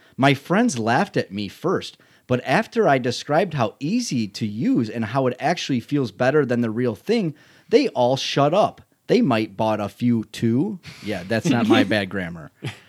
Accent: Chicago, Illinois, United States; I mean, we're from Chicago. We could show him what a real Italian beef looks like.

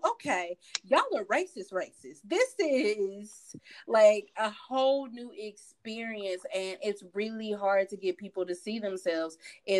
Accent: Memphis, Tennessee, United States; Okay, and I'm originally from Memphis, from Tennessee.

